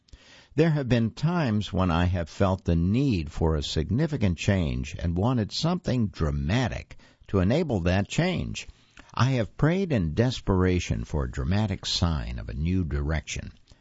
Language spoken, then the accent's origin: English; Uvalde, Texas, United States; On May 24, 2022, 19 children and two adults were murdered at an elementary school in my hometown of Uvalde, Texas. I went to school there and walked every day to and from the elementary school.